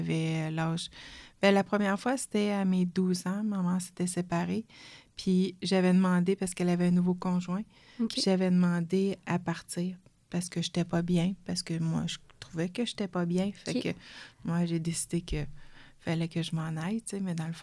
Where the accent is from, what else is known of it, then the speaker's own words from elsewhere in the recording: Sherbrooke, Quebec, Canada; Tu sais, je ne connais pas, puis je viens de Sherbrooke.